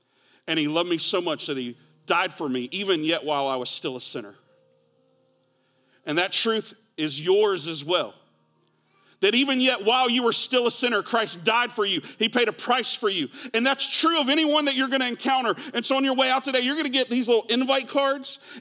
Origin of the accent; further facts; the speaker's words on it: Clover, South Carolina, United States; if I were to go back to my hometown and people, this little old boy from Podunk, Clover, South Carolina, there are people who would not believe what God's done in my life